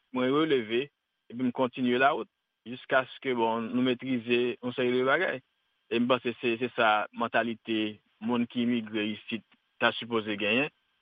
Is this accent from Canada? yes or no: no; Washington, District of Columbia, United States; French is a second language; je suis sorti quitter notre Carolina, je viens de Washington, DC. C'est là que je viens de Washington, D.C.